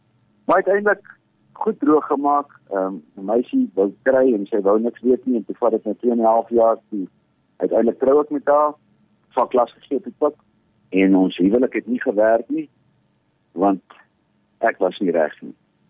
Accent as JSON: {"language": "Afrikaans", "town": "Potchefstroom", "region": "North West", "country": "South Africa", "tie": "born or raised there", "said": "ek kom uit 'n wonderlike familie. Ek is die derde van vier kinders. Ek groot geword op Potchefstroom."}